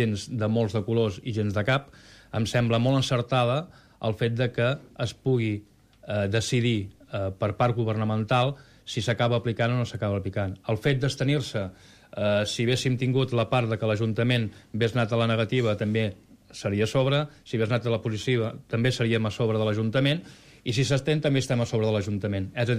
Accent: Catalonia, Spain; A mi, com a català, em representa la senyera

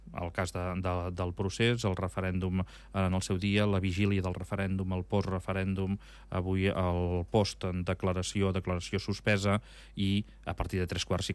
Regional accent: Barcelona, Catalonia, Spain; soc de Barcelona, però tinc una casa al passatge Fluvià número 6.

